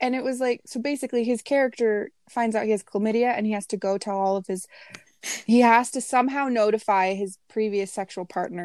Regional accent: United States; But I'm American

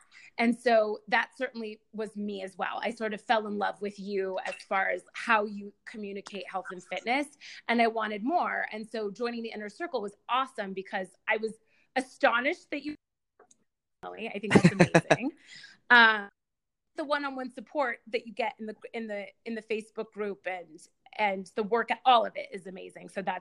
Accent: New York, United States; I love New York. I'm a New Yorker.

